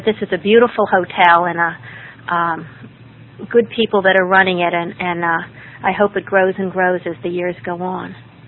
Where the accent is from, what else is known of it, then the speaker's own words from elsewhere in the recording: Pennsylvania, United States; born there; I have sisters that are Terry Ann and Mary Sue, and I was born in Pennsylvania.